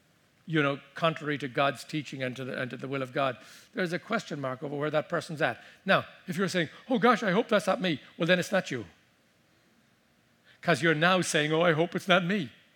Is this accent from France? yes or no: no; Ireland; as a little boy growing up in Ireland